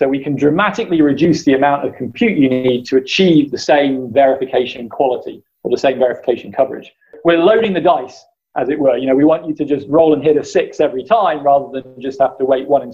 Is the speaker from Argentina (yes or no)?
no; United Kingdom; now in United States; So, been out here for 15 years or so now. I mean, I'm from the United Kingdom, I'm from Great Britain originally